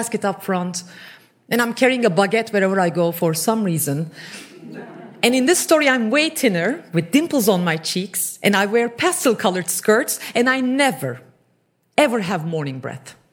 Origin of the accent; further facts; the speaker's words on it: Turkey; And they would say, where are you from? And I would say, Turkey. And they would say, oh, but you don't look Turkish.